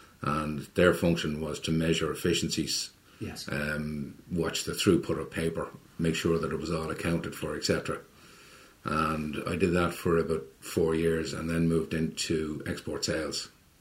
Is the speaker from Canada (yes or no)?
no; Drogheda, Leinster, Ireland; I'm originally from Drogheda. My parents were both from Clare.